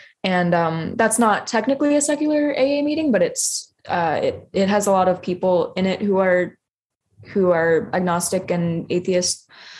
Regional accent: Maine, United States; I grew up in Maine.

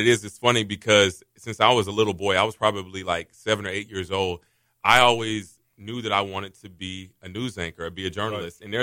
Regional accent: Atlanta, Georgia, United States; But, like, I was born in Atlanta. Yeah. And that's still where my family is. That's where my roots are.

